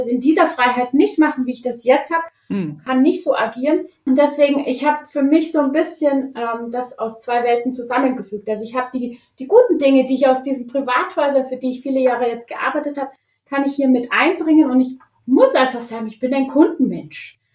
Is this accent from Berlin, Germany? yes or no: no; Munich, Bavaria, Germany; ich bin auf dem Oktoberfest aufgewachsen.